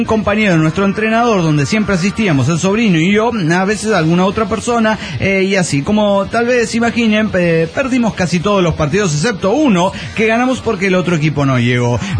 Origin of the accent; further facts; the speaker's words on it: Veracruz, Mexico; Cuando estudiaba en la universidad en Veracruz, porque soy jarocho, debo confesarlo